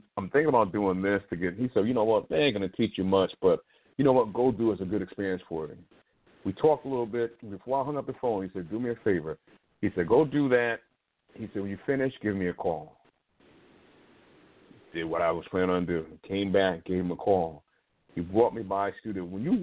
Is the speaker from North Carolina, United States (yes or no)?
no; Connecticut, United States; I said, you know, I'm down from Connecticut.